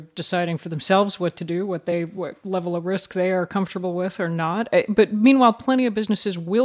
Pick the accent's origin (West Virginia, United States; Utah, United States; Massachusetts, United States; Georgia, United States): Georgia, United States; Atlanta; her big sister is one of my oldest friends from growing up in Atlanta.